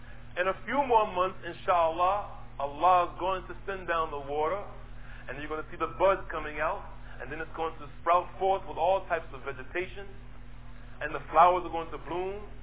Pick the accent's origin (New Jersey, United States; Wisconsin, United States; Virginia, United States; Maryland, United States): New Jersey, United States; Newark; I used to argue with people where I grew up in Newark, New Jersey.